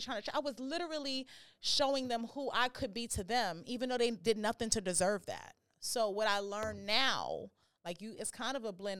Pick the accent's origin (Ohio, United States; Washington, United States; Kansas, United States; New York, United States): New York, United States; I hear that, and I'm from New York, so I just start seeing people that look like this.